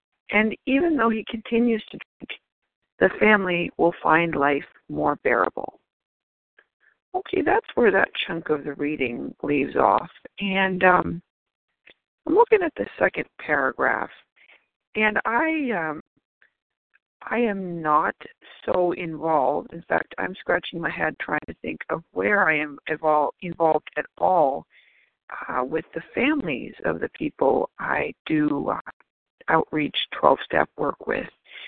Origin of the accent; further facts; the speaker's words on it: Maine, United States; I am a recovered compulsive eater from Maine.